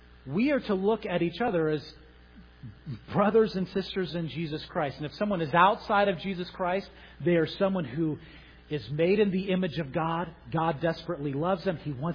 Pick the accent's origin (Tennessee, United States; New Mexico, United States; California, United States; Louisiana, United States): California, United States; I grew up in California.